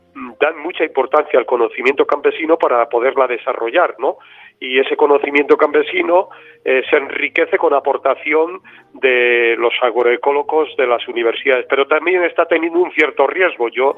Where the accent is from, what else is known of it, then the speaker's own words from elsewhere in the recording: Palencia, Castile and León, Spain; soy un pastor de Palencia, con P.